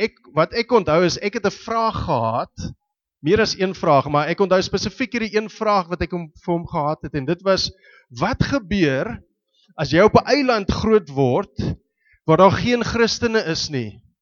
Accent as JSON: {"language": "Afrikaans", "town": "Stellenbosch", "region": "Western Cape", "country": "South Africa", "tie": "born or raised there", "said": "ek het in Stellenbosch groot geword. Ek is gebore nou amper 40 jaar terug, in Julie maand is het 40 jaar terug wat ek gebore is, en ek het daar skool gegaan in Stellenbosch, Ek was in Paul Roos Gymnasium tot by matriek"}